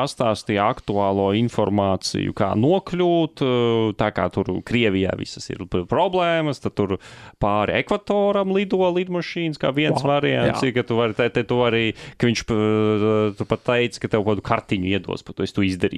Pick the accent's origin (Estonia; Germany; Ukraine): Estonia; mēs esam šeit no Igaunijas, no, kas tas pats kā Baltija